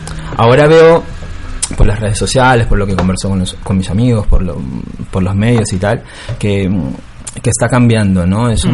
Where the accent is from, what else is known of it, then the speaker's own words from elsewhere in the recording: Lima, Peru; Pues yo soy de Lima. Bueno, en realidad mi familia es de Trujillo, pero nos hemos criado en Lima y yo llevo aquí 9 años.